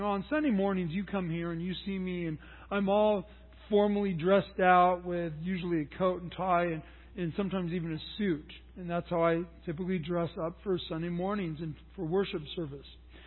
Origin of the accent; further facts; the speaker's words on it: California, United States; which for Southern California and growing up in Central Coast in Southern California, for me, that's usually shorts, sandals, T-shirt, maybe even a tank top.